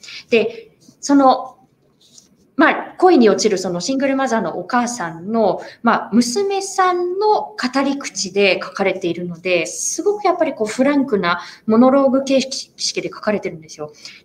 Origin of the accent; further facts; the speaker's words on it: Yokosuka, Kanagawa, Japan; 私、横須賀出身です。